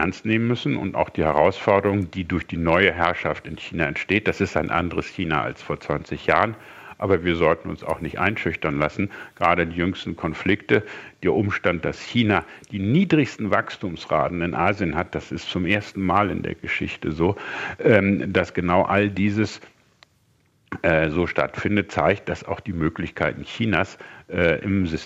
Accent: Lower Saxony, Germany; Das ist eine schlechte Nachricht, gerade für mein Heimatland Niedersachsen.

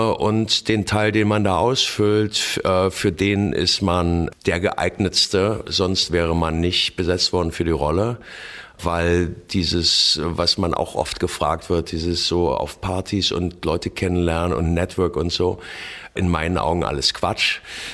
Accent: Germany; Es ist natürlich schon klar, dass ich ein Deutscher bin, weil ich habe ja auch den Akzent immer noch ein bisschen.

